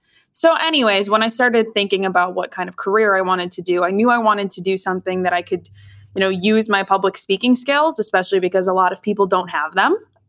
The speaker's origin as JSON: {"language": "English", "town": "St. Cloud", "region": "Minnesota", "country": "United States", "tie": "born or raised there", "said": "And I grew up in St. Cloud, Minnesota. And St. Cloud is about an hour and a half from the Minneapolis-St. Paul area."}